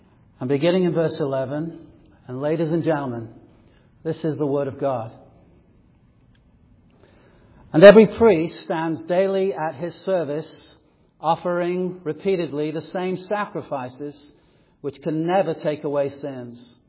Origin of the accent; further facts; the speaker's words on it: England, United Kingdom; As you may know, I grew up in England